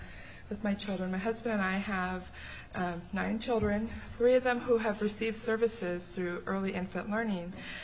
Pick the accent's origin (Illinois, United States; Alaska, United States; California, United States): Alaska, United States; Metlakatla; this is my son, Aaron, and we are from Metlakatla, and thank you for meeting with us today.